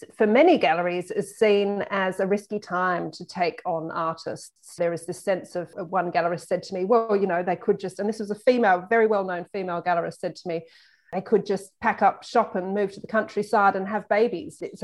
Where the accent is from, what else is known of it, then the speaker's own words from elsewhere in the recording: Australia; as an Australian